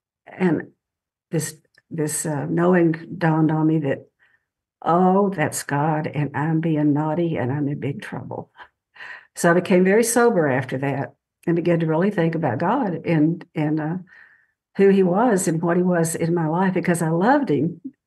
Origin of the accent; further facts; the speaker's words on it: Texas, United States; born there; I was born in Texas. I was raised a Christian, one sister.